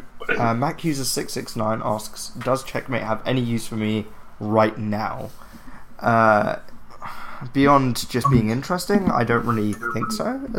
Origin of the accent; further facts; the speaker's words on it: United Kingdom; I'm British.